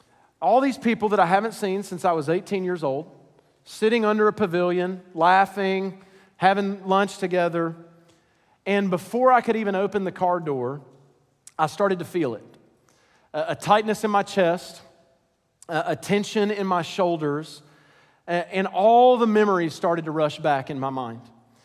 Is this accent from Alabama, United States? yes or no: yes; Scottsboro, Alabama, United States; we drove several hours to my hometown of Scottsboro, Alabama.